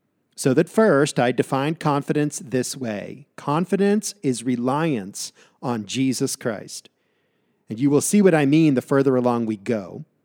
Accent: Massachusetts, United States; When I was a young man, a boy, growing up in the United States, in Massachusetts, I was severely lacking in confidence.

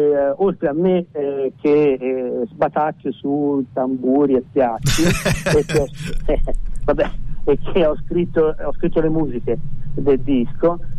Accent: Pisa, Tuscany, Italy; siamo toscani nella misura in cui io vengo da Pisa

